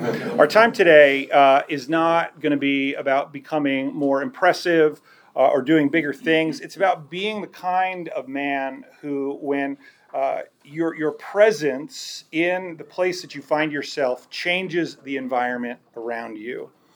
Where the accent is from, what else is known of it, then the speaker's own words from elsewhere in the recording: Union, New Jersey, United States; I grew up in Union, New Jersey.